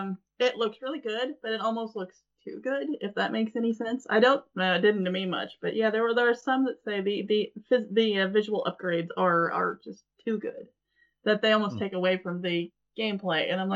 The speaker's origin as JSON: {"language": "English", "region": "Midwest", "country": "United States", "said": "But then I'm from the Midwest, and we have demo derbies"}